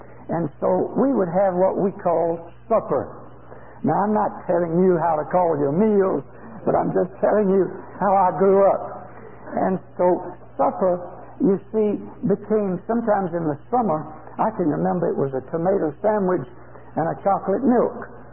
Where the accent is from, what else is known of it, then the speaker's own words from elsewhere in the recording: Augusta, Georgia, United States; as I was brought up in Augusta, Georgia